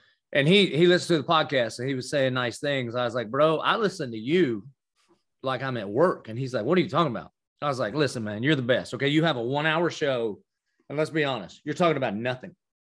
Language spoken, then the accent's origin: English; Dillon, South Carolina, United States; accent: Southern; I mean, you can hear from my accent. I am from the South. I grew up in a little nowhere town called Dillon, South Carolina.